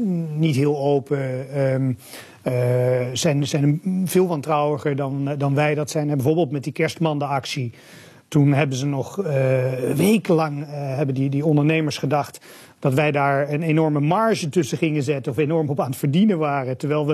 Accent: Netherlands; Dus als wij elkaar ergens tegenkomen in een zakelijke setting, hè, als Nederlanders

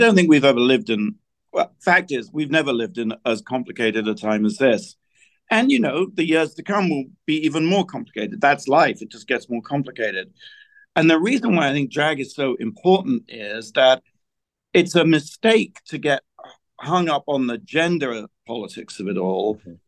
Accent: United Kingdom; which is so often, being British, something that I grew, you know, we always like feeling.

